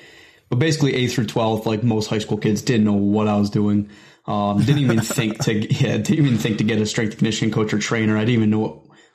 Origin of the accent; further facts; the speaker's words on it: Rochester, New York, United States; So, yeah, I'm from Rochester, New York, and, you know, for your listeners, basically all I'm going to say is in between Buffalo and Syracuse.